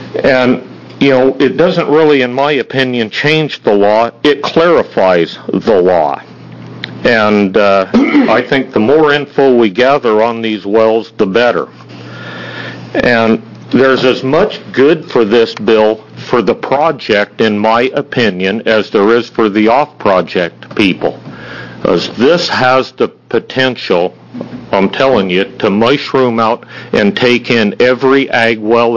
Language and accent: English; United States; the old timers I grew up with in the Klamath Basin always said